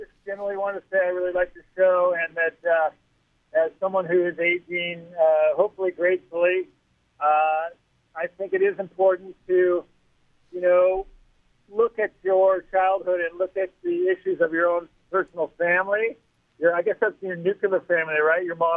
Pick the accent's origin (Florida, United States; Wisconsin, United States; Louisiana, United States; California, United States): California, United States; Long Beach; now in San Luis Obispo County, United States; I mean, there's some diversity, but I'm from Long Beach originally, and I go down there and I see a lot more people of color.